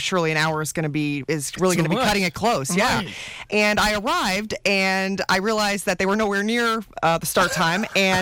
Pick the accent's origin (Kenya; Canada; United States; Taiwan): Kenya; I don't know any Kenyans who get stressed out being 5 minutes late. Myself included